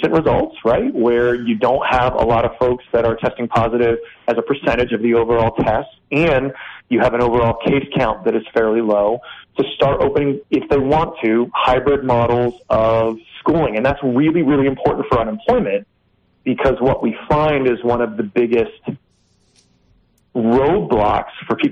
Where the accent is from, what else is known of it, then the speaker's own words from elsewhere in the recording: Las Cruces, New Mexico, United States; but I'm from Cruces. I was down there a couple weeks ago.